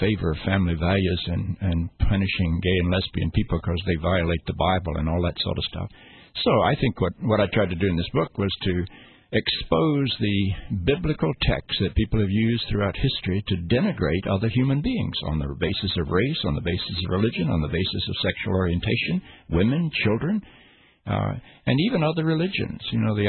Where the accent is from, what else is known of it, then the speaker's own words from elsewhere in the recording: the South, United States; When I look at the South, and I grew up in the South, I grew up in an evangelical fundamentalist church in the South.